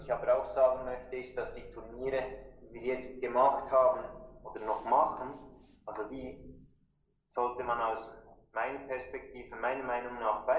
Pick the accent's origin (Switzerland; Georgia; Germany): Switzerland; Was in England was geht, bei uns in der Schweiz was geht, was in Deutschland läuft, weiß ich nicht.